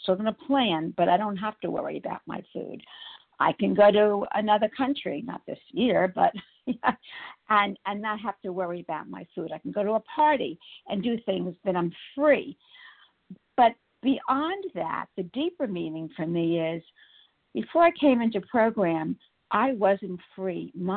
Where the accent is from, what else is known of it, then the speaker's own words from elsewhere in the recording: Florida, United States; from South Florida, recovered compulsive overeater for today.